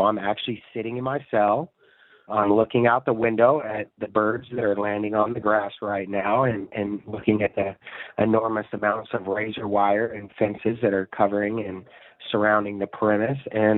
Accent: Tacoma, Washington, United States; I'm from Tacoma, Washington. I grew up in the hilltop area of Tacoma

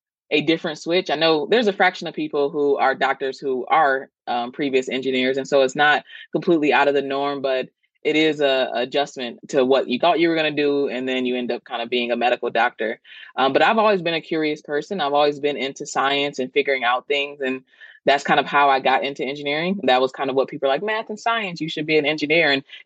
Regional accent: Flint, Michigan, United States; It is located in my hometown of Flint, Michigan. And so I came back home after residency and after all of my training to be an asset and resource to the community that raised me

